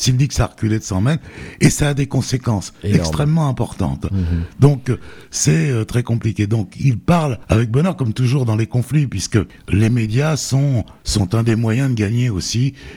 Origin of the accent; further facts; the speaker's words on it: France; parce que en tant que Français